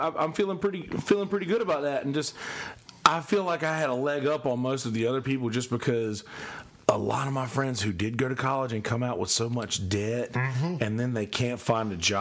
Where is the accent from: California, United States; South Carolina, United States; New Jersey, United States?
South Carolina, United States; Bennettsville; Like I'm thinking about Bennettsville, where I'm from, like my hometown. A lot of the people I graduated with or went to school with are still home having like pretty good jobs, like living nice houses.